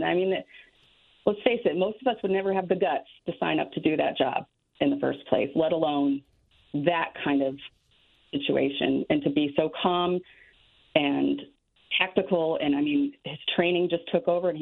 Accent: Milford, United States; where I grew up in Milford, our hometown hero is Officer Danny Wasson

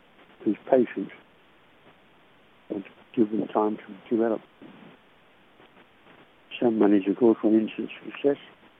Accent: Australia; Sorry I'm telling you Chelsea-based story, but I'm an Australian man.

